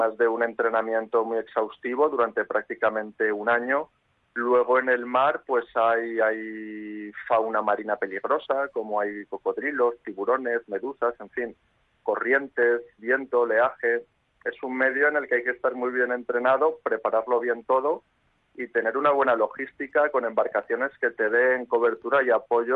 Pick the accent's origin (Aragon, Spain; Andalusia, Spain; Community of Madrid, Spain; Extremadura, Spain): Andalusia, Spain; Málaga; born there; yo soy malagueño de nacimiento, ciudad costera.